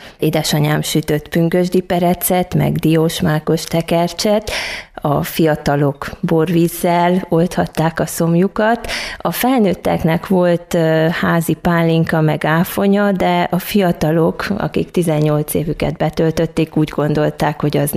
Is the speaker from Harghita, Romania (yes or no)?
yes; Csíkszentkirály, Harghita, Romania; now in Kiskunhalas, Hungary; milyen szépen élnek még ma is a székelyek. És az, hogy az én szülőfalumban voltunk, és együtt látni a Csíkszentkirály